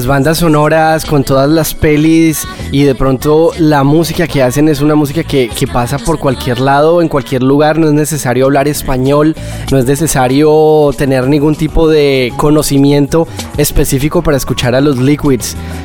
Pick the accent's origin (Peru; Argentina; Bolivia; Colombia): Colombia; Bogotá; De Colombia, de Bogotá.